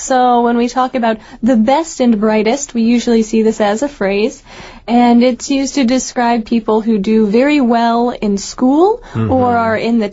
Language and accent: English; United States; Well, as an American, right, we have this idea of success